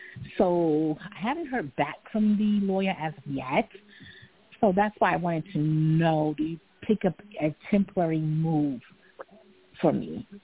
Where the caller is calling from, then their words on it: Brooklyn, New York, United States; I'm calling from Brooklyn, New York.